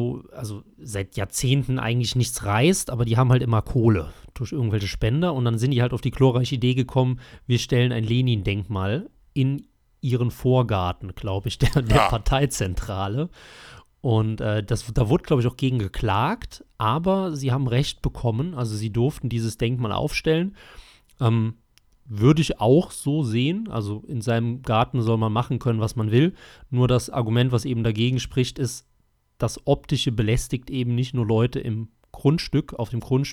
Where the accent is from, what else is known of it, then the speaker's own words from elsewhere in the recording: Trier, Rhineland-Palatinate, Germany; Nee, ist meine Heimatstadt, ist nicht Gold.